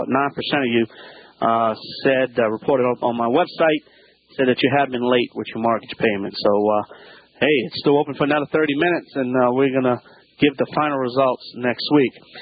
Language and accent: English; New Orleans, Louisiana, United States; Okay, so you're down in the Big Easy, my hometown, right?